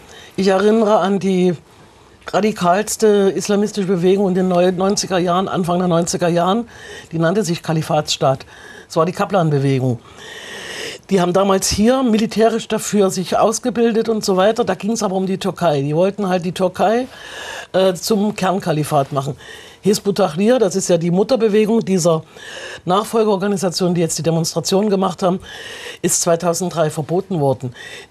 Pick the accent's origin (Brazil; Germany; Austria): Germany; East Germany; Ich bin in der DDR groß geworden